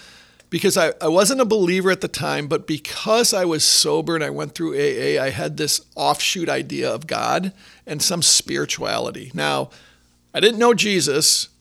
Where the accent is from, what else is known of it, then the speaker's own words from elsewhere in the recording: New York, United States; And what's interesting about 9/11 is because I'm from New York, I'm watching these planes hit the World Trade Center